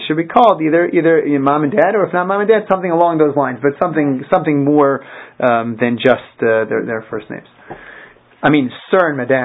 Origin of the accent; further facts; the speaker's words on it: Philadelphia, Pennsylvania, United States; my family lives in Philadelphia. I grew up in Philadelphia